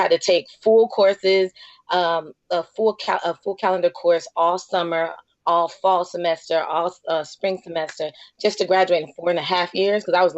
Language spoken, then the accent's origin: English; Fort Myers, Florida, United States; As a child, when I was 14 at Fort Myers, I was born and raised in Fort Myers.